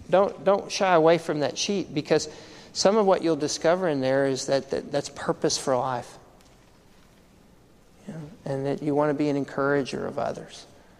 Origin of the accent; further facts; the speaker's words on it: Texas, United States; A great illustration of this, being a Texan, rattlesnakes are pretty regular in Texas, okay?